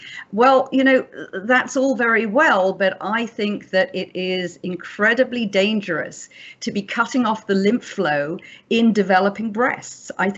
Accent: United Kingdom; Well, you know, I'm a Brit.

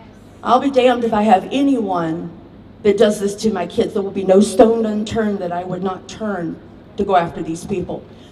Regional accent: the South, United States; accent: Southern; now in Minnesota, United States; As she said, I'm from the United States. I live in Minnesota, but if you can tell by the accent, I'm from the South.

